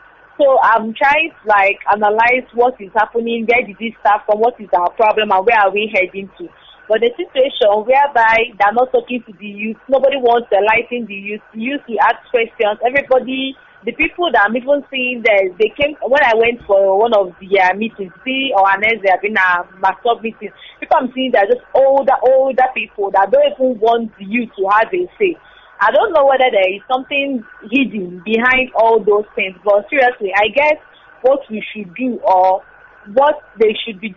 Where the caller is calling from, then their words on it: Imo, Nigeria; I'm calling from Imo